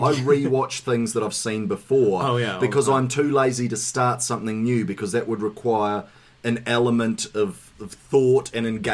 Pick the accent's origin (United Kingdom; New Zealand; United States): New Zealand; And then I was like, oh, I'm sorry, man. I'm from New Zealand.